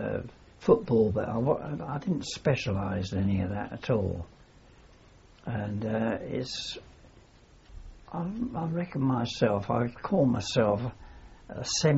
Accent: London, United Kingdom; born there; I was born in London, North London, at Holloway Road.

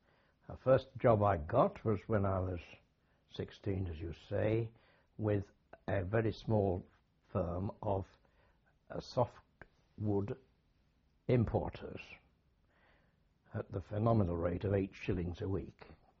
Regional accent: Hull, Yorkshire and the Humber, United Kingdom; I was born in Hull

